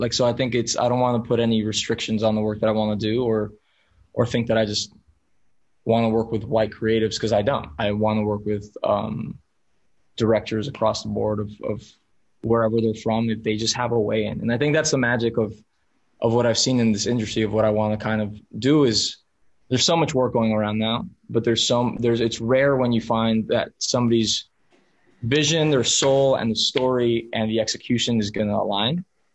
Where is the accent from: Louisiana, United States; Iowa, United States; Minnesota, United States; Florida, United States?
Florida, United States; Miami; first language es; English is a second language; I'm a first generation American, but raised as Spanish as my first language. Mi mamá mexicana, mi papá colombiano. So like I was in a pocket of Miami that everyone around me was Hispanic.